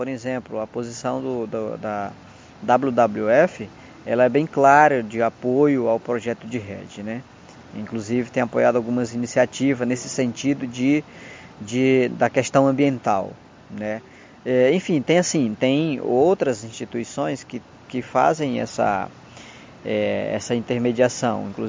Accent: Acre, Brazil; A minha terra é a terra indígena

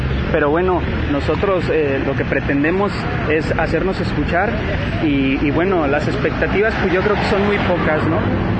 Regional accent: Tecámac, State of Mexico, Mexico; Nosotros venimos del municipio de Tecámac, el cual se ubica en la parte nororiente del Estado de México, muy cerca del Distrito Federal.

